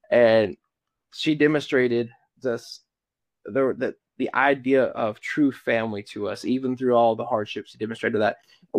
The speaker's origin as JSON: {"language": "English", "region": "Kentucky", "country": "United States", "tie": "born or raised there", "said": "I was growing up in Eastern Kentucky"}